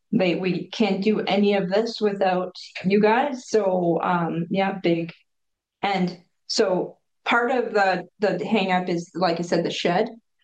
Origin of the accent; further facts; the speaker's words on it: Kelowna, British Columbia, Canada; I was born and raised here in Kelowna. So I'm a long time Yukon